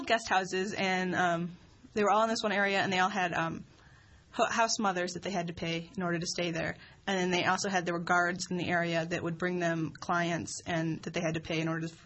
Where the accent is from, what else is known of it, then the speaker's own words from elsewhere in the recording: Michigan, United States; like I'm from Michigan, so we went to Canada for every bachelorette party.